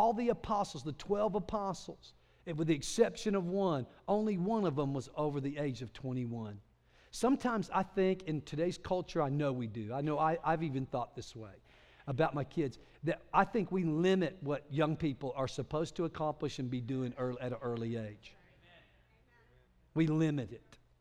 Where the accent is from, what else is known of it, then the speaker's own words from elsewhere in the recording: Clovis, United States; I grew up in Clovis